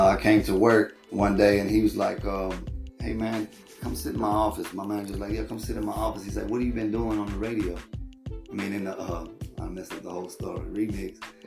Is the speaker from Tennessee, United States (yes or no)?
no; Baton Rouge, Louisiana, United States; I'm from Baton Rouge, Louisiana. It's, 700,000 people.